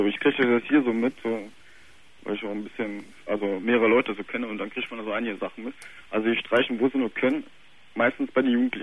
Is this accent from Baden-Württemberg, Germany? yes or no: no; Berlin, Germany; ich komme aus Berlin, wohne jetzt woanders halt, kleiner Städtchen.